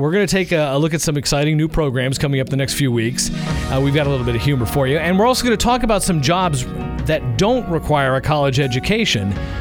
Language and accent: English; East Coast, United States; So I looked at these Eastern schools. I grew up on the East Coast, and they were all private schools